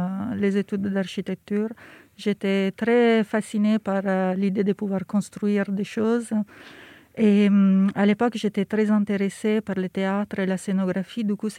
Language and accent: French; Milan, Lombardy, Italy; Moi, j'ai grandi à Milan et j'ai rencontré l'architecture assez jeune